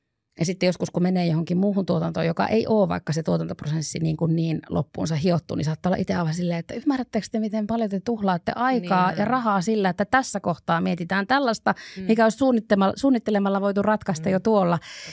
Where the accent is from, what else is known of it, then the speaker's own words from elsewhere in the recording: Oulu, North Ostrobothnia, Finland; mä oon Oulusta kotoisin, niin en tiedä, onko jotain semmoista pohjoissuomalaista kainostelua